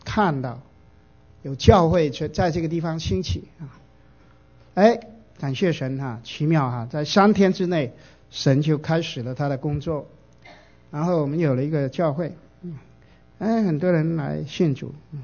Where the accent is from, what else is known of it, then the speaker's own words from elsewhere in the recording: South China, China; 我们就在我们家乡啊，是南中国南边的海岸的起点呢，那个海滩啊